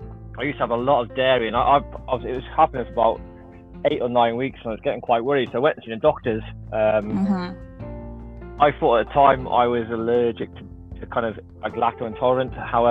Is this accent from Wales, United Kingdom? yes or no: yes; Wales, United Kingdom; now in England; Yes, I'm from Wales originally, but now I live in England.